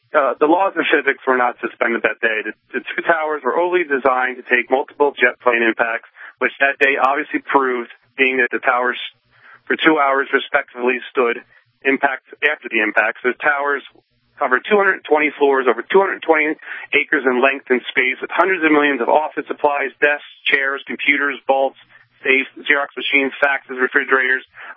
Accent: New Jersey, United States; I'm from New Jersey, and it's a very touchy subject for me because I lost a loved one in the towers on 9/11.

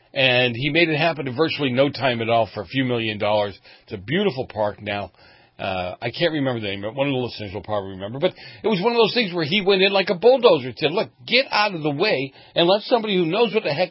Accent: Boston, Massachusetts, United States; I mean, you're from New York. I'm from Boston.

